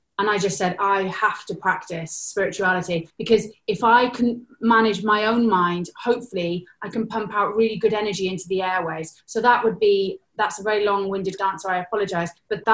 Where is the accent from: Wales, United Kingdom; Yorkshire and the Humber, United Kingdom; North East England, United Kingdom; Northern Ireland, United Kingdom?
Wales, United Kingdom; I'm Welsh, I come from a Celtic lineage.